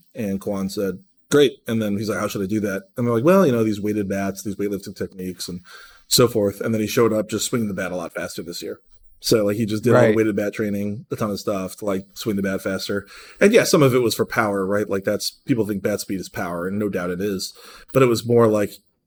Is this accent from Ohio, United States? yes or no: yes; Cleveland, Ohio, United States; With the Guardians, my hometown team, Cleveland, Ohio.